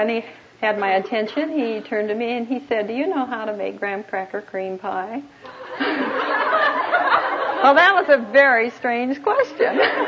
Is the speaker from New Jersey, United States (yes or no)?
no; Council Bluffs, Iowa, United States; And by the way, we're both from Iowa. We came from the small town, or he came from the small town in Iowa to Council Bluffs, which is my hometown.